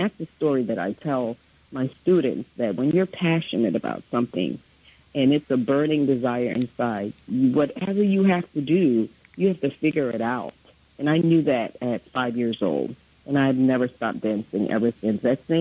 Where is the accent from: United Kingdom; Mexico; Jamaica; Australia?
Jamaica; I was born in Jamaica. I was a little girl in Jamaica, and dance came to my school in first grade.